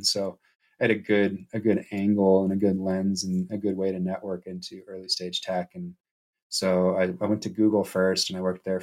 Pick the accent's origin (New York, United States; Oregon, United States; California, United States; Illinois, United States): California, United States; I was born in the Bay Area to parents that met on Haight-Ashbury, and I was basically raised on a commune until I was like eight, where there was no money.